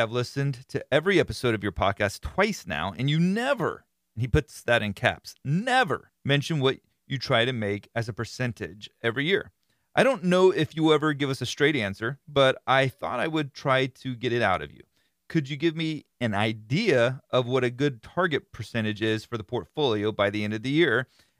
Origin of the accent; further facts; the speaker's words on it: Florida, United States; I give them Florida redneck names. Being that I'm from Florida, I feel like that's appropriate. It goes along with who I am. Not necessarily redneckish, but I am from Florida, so I like to do that.